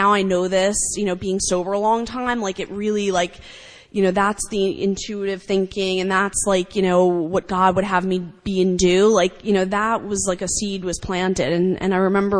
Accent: Long Island, New York, United States; I grew up on Long Island, and I go to visit my parents

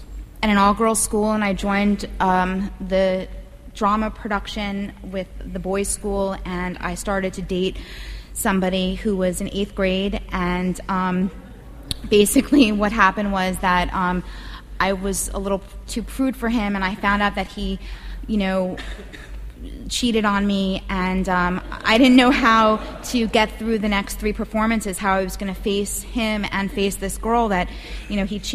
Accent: New York, United States; I grew up in New York. I was around a lot of drinking when I was very young

